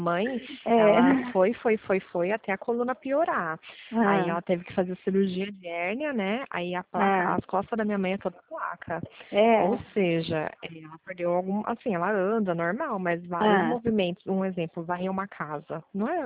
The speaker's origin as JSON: {"language": "Portuguese", "town": "Pirassununga", "region": "São Paulo", "country": "Brazil", "said": "Minha mãe, a gente é daqui de Pirassununga, né?"}